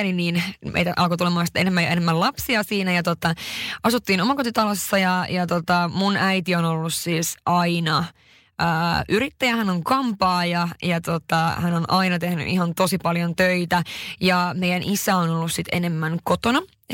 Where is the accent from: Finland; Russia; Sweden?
Sweden; Haparanda, Norrbotten County; mun kotikaupunki. Ja mun äiti ja mun veljet, tai kaksi veljeä, mun sisko, mun mummo, nämä asuu siis edelleen Haaparannassa, mun isä asuu nykyään Oulussa.